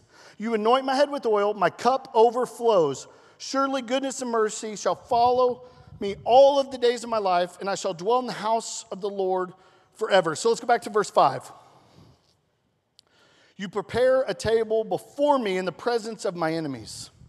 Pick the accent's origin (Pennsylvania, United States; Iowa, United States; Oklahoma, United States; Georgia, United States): Oklahoma, United States; We're from Oklahoma.